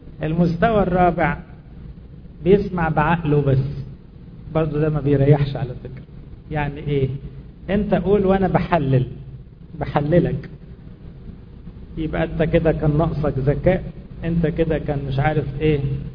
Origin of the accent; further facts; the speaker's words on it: Egypt; احنا كلنا كمصريين بنعرف ننقد بعض، نعيب في بعض، نشاور على الغلط